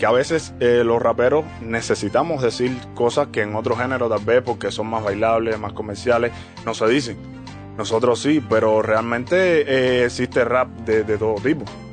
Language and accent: Spanish; Santiago de Cuba, Cuba; yo soy natural de Santiago de Cuba.